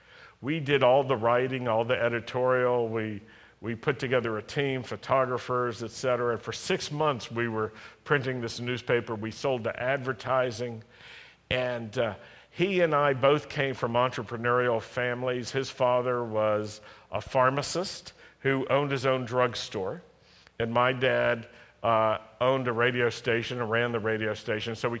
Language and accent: English; Roanoke, Virginia, United States; So we went to Roanoke, to my hometown, and we started this newspaper.